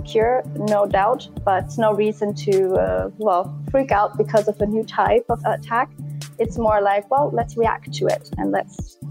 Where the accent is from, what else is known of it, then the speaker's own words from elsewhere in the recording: Germany; I'm from Germany.